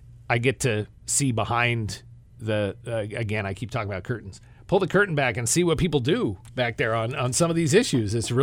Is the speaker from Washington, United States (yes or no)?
yes; Puyallup, Washington, United States; I'm originally from Puyallup, Washington. I ended up at Southern Oregon State College